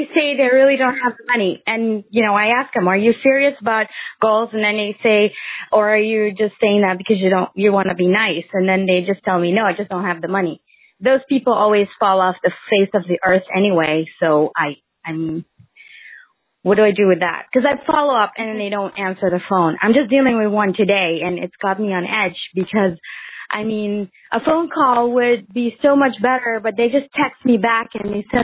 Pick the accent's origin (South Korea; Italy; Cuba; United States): Cuba; So my father's from Spanish descent. So I don't quite know because I grew up in Cuba